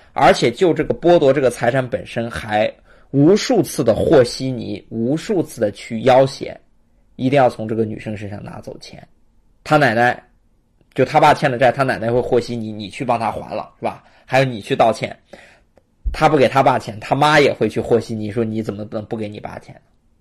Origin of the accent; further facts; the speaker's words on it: China; 这一个现象啊，在我们中国人中是非常普遍的